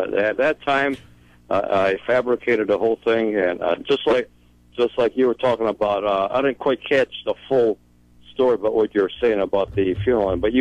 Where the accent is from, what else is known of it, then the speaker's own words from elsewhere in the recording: Chicago, Illinois, United States; Hey, I'm from Chicago, you know.